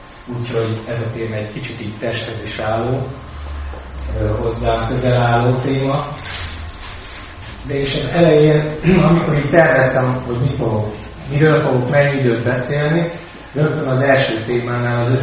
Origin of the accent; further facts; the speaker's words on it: Veszprém, Veszprém County, Hungary; Veszprémi születésű vagyok, pedagógus családban születtem, Veszprémben 1980-ban